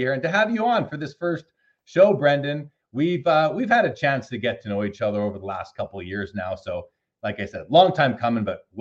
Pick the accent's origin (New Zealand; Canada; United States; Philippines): Canada; just because we're Canadian, we're not only about hockey. Yes, hockey is our baseball.